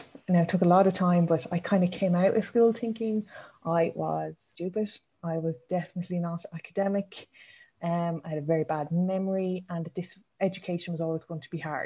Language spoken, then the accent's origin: English; Tallaght, Leinster, Ireland; So I grew up in Dublin, in Talla in Dublin.